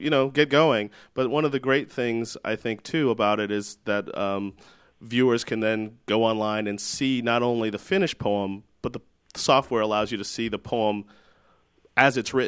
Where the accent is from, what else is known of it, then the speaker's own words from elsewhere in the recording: Topeka, Kansas, United States; I grew up in Topeka, Kansas. Which is sort of both rural and I don't know if I'd call it urban, but it certainly was a great sort of big town full of small town people.